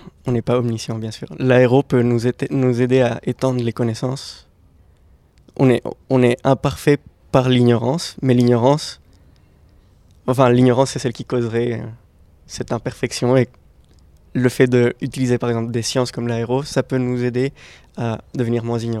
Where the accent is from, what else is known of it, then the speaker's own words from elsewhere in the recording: Colombia; accent: Colombian; French is a second language; moi, je viens de Colombie, je suis né en Colombie et j'ai grandi en Colombie, d'où l'accent, d'où mon accent.